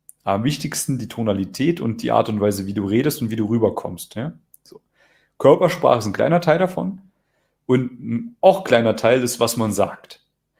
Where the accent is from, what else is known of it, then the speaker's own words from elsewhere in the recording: East Germany, Germany; Ich komme ja aus Ostdeutschland. Da gibt es keine Ferraris, da gibt es nicht mal Bananen.